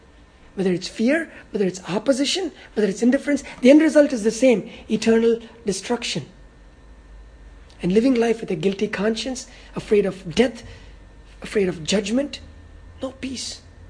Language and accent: English; India; I come from India.